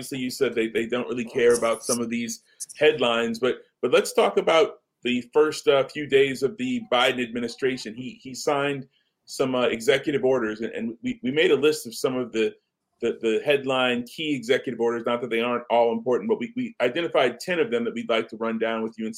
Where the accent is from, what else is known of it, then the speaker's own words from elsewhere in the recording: California, United States; I'm a native Californian here.